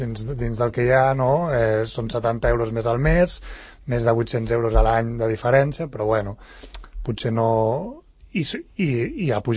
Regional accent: Sant Cugat del Vallès, Catalonia, Spain; jo, que sóc de Sant Cugat, que he nascut a Sant Cugat, he viscut tota la meva vida a Sant Cugat

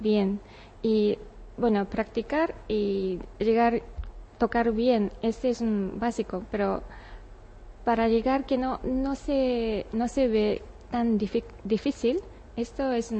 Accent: Japan; Spanish is a second language; Soy japonesa, que teniendo una música japonesa es como una base

